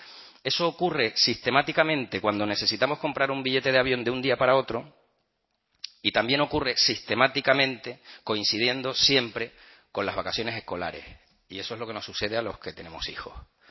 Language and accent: Spanish; Canary Islands, Spain; moved away; quienes somos de Canarias, ¿no? Quienes hemos nacido en Canarias.